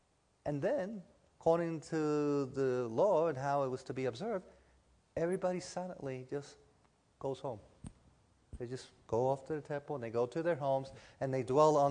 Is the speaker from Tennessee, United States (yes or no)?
no; Florida, United States; Now, I'm from Florida, South Florida, where we have a lot of retirees.